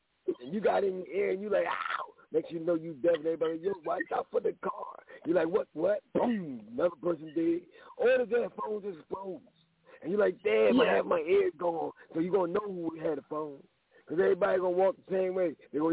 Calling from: Philadelphia, Pennsylvania, United States; Yeah, I'm calling from Philly.

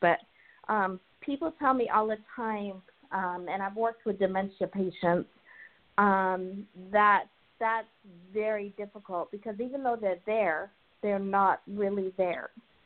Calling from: Seattle, Washington, United States; also born or lived in Colorado; I'm calling from Seattle, Washington.

